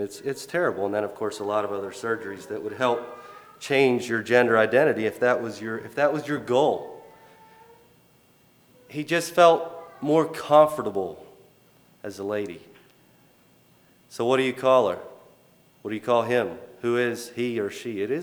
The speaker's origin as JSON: {"language": "English", "region": "British Columbia", "country": "Canada", "tie": "born there", "said": "Well, incidentally, I was born in British Columbia, but I don't carry any Canadian traits that I know of."}